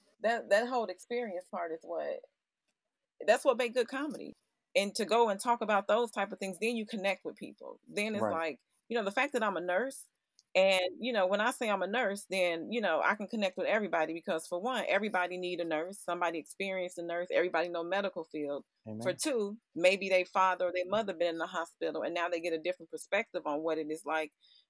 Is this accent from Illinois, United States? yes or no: yes; Chicago, Illinois, United States; I'm from Chicago. I actually started in LA, but I had to go improve myself.